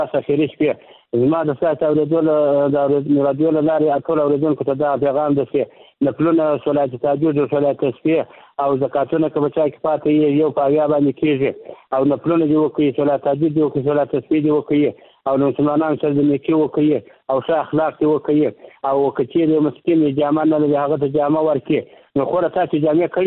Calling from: Zabul, Afghanistan; موږ د زابل یو

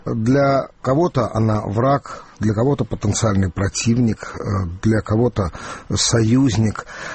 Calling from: Yerevan, Armenia

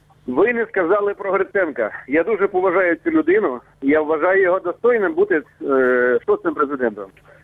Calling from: Dnipro, Dnipropetrovsk Oblast, Ukraine; Алло, доброго дня, це вас вітає місто Дніпро

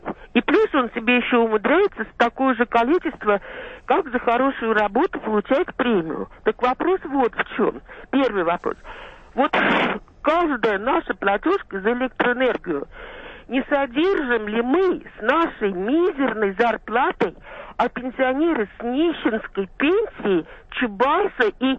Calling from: Obninsk, Kaluga Oblast, Russia; я из Обнинска

